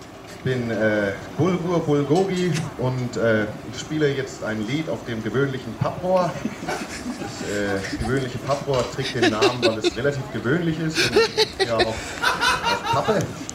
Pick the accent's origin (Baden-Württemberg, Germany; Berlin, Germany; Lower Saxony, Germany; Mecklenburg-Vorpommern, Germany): Lower Saxony, Germany; born there; ich bin gebürtiger Ostfriese und das ist eine traditionelle ostfriesische Weise auch.